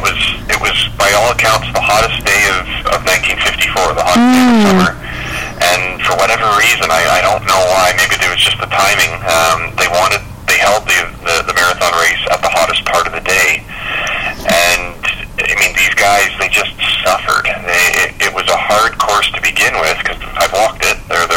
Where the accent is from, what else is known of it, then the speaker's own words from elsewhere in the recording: British Columbia, Canada; the rowing events were held on the Vedder Canal, where I grew up, on a farm on Sumas Prairie.